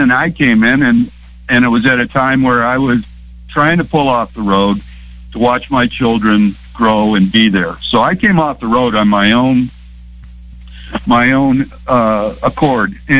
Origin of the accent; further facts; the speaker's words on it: Detroit, Michigan, United States; now in Grand Rapids, United States; I'm a greaser from Detroit, proud of it. People from Detroit have their own way of doing things, and I live here.